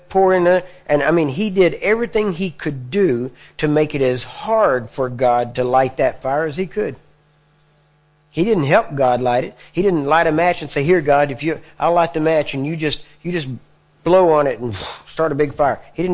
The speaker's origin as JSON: {"language": "English", "region": "the South", "country": "United States", "said": "Well, I'm from the South. So, now, we have a slightly different take on it."}